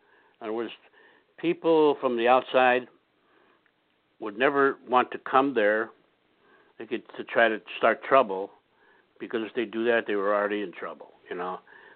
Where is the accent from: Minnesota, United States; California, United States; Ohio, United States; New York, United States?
Ohio, United States; Cleveland; born there; I was born in Cleveland, Ohio. And I was born in an all-Italian neighborhood.